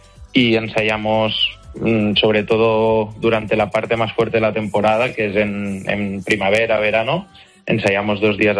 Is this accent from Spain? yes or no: yes; Torredembarra, Catalonia, Spain; nosotros somos de Torredembarra, ¿eh? No somos de Tarragona